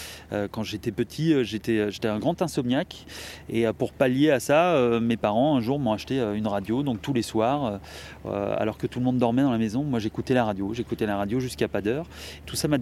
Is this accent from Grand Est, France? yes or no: yes; Grand Est, France; moved away as an adult; now in Lyon, France; J'ai grandi au fin fond d'un petit village du Bas-Rhin, en Alsace. Ma famille est alsacienne, je suis alsacien. Je revendique d'ailleurs ses racines, puisque c'est la région où j'ai vécu jusqu'à mes 27 ans, avant de la quitter et de venir à Lyon.